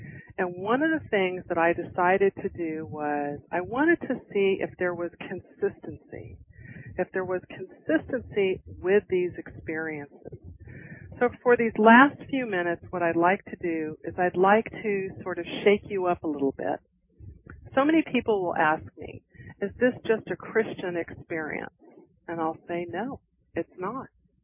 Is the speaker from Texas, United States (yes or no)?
yes; Galveston, Texas, United States; And since we're talking a little bit about Galveston, my hometown, we're talking a little bit about the storm.